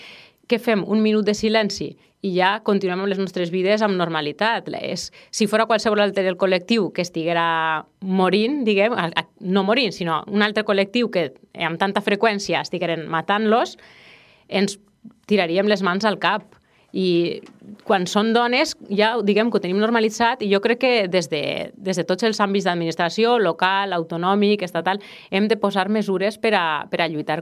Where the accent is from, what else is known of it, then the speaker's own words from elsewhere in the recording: Castellón de la Plana, Valencian Community, Spain; now in Vila-real, Spain; tinc 35 anys i, com tu dius, sóc vilarealenca, però d'adopció, perquè jo sóc de Castelló, però fa 4 anys ja que visc així, i perquè la meva parella és d'ací, i ens vam casar i vivim ací.